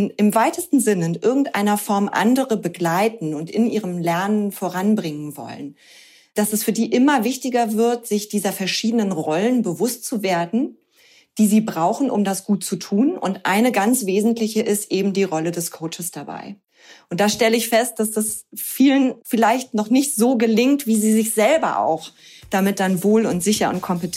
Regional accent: Hamburg, Germany; now in Cologne, Germany; ich bin 42 Jahre alt und ich bin Coach für Unternehmerinnen. Ich bin ursprünglich aus Hamburg, bin jetzt aber schon seit vielen Jahren mit meinem Mann und meinem Sohn zusammen in Köln

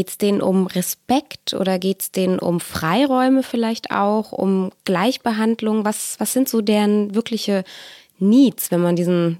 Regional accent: Stuttgart, Baden-Württemberg, Germany; Ich bin selbst in Stuttgart geboren und aufgewachsen. Meine Familie lebt immer noch dort

